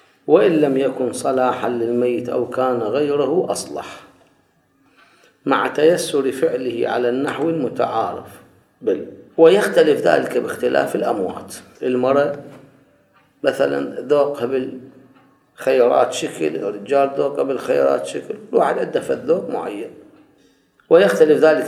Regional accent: Iraq; هذا موجود عندنا بالعراق، متعارف.

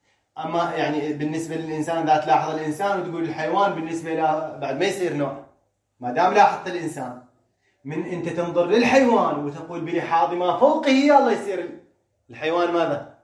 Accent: Iraq; بعوضة عندنا بالعراق يسمونه بقى

